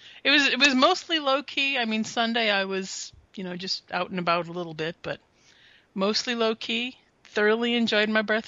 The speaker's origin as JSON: {"language": "English", "town": "Boston", "region": "Massachusetts", "country": "United States", "said": "I'm Italian. I'm from Boston. Tis in my blood."}